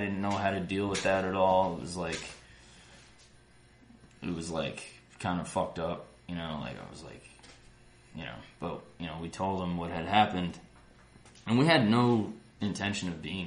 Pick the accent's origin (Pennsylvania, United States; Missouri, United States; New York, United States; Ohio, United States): New York, United States; I grew up on Long Island, so you go to Shea Stadium, you don't go to the Bronx